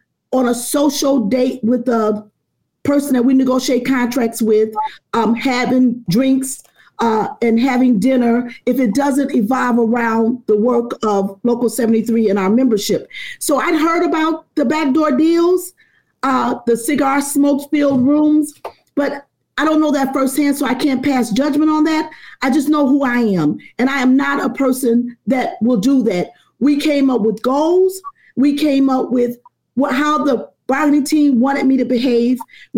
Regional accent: the South, United States; I'm a woman of faith. I'm originally a Southerner

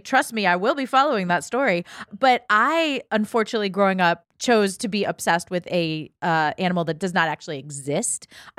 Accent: Ohio, United States; But I grew up in Ohio, so like goats, chickens, farm animals I wasn't really into because they were just everywhere

